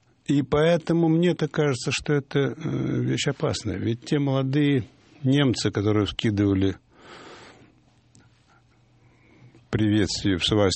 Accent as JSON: {"language": "Russian", "town": "Oryol", "region": "Oryol Oblast", "country": "Russia", "tie": "born or raised there", "said": "когда Орел освободили, это мой родной город"}